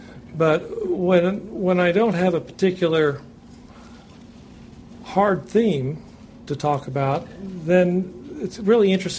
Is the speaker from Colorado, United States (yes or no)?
no; Indianapolis, Indiana, United States; I'm from Indianapolis, Indiana, and we are so fortunate to have Dudley and Marge and Jill in our community.